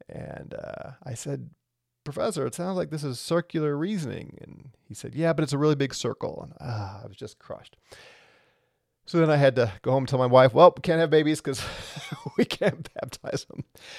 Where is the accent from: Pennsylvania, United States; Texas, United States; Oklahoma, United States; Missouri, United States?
Missouri, United States; St. Louis; since I'm from St. Louis, I enrolled in Covenant Theological Seminary